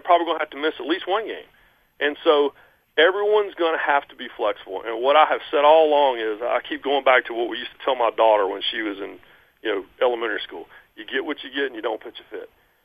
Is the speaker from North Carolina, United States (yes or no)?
yes; North Carolina, United States; and because I grew up on Tobacco Road, you guys know my dad was an ACC referee for 40 years.